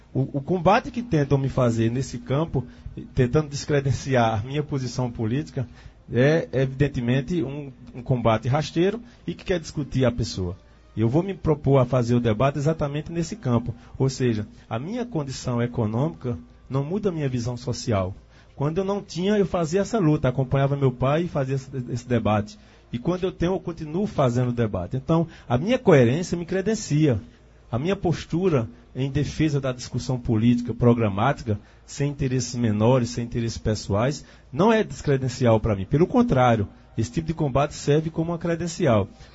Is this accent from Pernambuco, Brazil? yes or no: yes; Afogados da Ingazeira, Pernambuco, Brazil; moved away as an adult; also born or lived in Recife; Saí aos 18 anos de Afogado em Gazeira, numa situação extremamente adversa, saí inclusive sem falar com meu pai